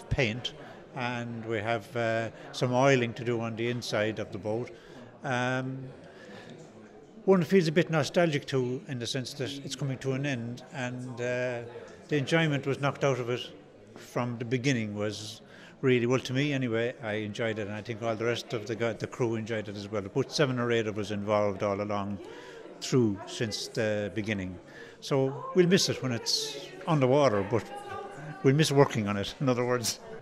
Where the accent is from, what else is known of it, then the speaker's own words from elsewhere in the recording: Birr, Leinster, Ireland; I'm from Birr, about 9 miles from Banagher